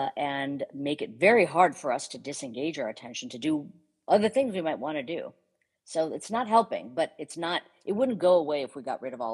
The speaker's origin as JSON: {"language": "English", "country": "United States", "tie": "born or raised there", "said": "I'm an Indian woman, I grew up in a culture, even though I grew up in the US, of course, my home life was very much the immigrant Indian experience."}